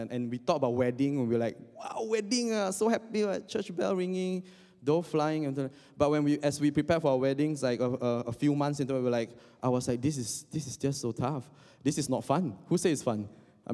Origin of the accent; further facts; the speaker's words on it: Singapore; also born or lived in Indonesia; because she's from Korea and I'm from Indonesia, I grew up in Singapore, so we make a lot of connections over these three countries.